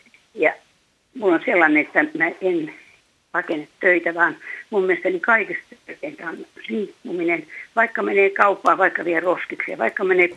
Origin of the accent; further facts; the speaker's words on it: Lahti, Päijät-Häme, Finland; born there; mä olen syntynyt Lahdessa ja elänyt Hiihdossa ja Salparilla olen hiihtänyt.